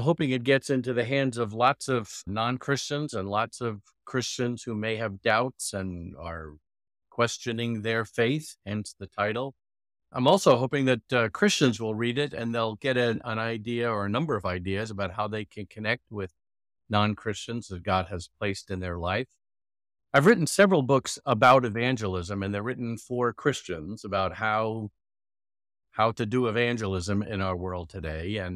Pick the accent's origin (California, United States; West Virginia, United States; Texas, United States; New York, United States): New York, United States; also born or lived in Philadelphia; I'm originally from New York, grew up in suburbs of New York City. I grew up in a Jewish home, but came to faith in Jesus as a sophomore in college at Temple University in Philadelphia.